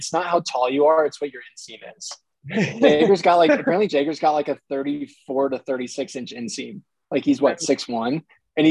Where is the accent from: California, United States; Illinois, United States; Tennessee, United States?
California, United States; San Mateo; I grew up in San Mateo, which is about 30 minutes north. It's a little bit closer to Palo Alto. Right near Stanford.